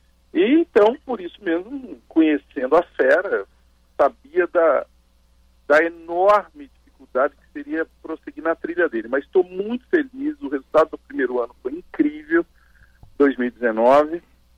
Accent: São Paulo, Brazil; eu sou do interior de São Paulo, sabe? Eu sou da região ali de Ribeirão Preto

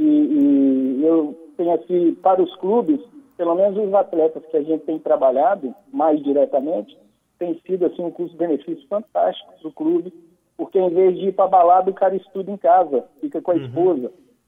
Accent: Belo Horizonte, Minas Gerais, Brazil; now in Salvador, Brazil; teve Belo Horizonte, que é a minha cidade natal, ela também teve uma flexibilização grande, né?

